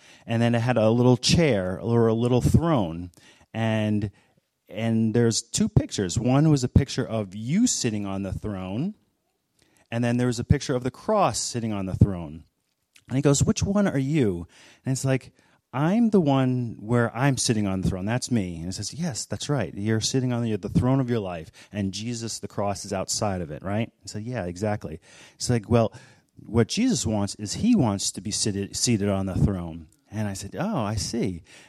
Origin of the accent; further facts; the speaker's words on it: Worcester, Massachusetts, United States; I come home to my hometown, which is in Worcester, Mass.